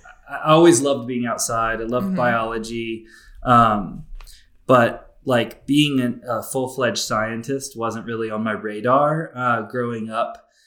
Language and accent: English; Alabama, United States; born or raised there